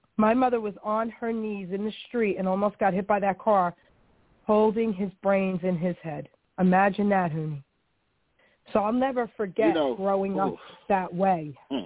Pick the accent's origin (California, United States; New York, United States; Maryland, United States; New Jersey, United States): New York, United States; Long Island City; So I want to, you know, this topic tonight is really bringing me back to growing up in Long Island City in the neighborhood and listening to you talk about the neighborhoods.